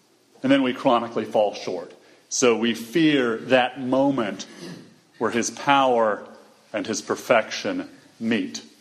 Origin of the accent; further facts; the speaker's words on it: Texas, United States; As is often pointed out, I'm from Texas, and somewhere deep in my Texan soul, there's a preacher that just loves this verse from the Psalms.